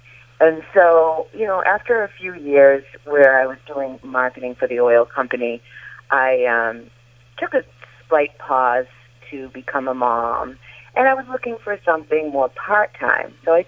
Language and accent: English; Massachusetts, United States; I am a lifelong Massachusetts North Shore resident, so I'm sure my accent will come through a nice way today.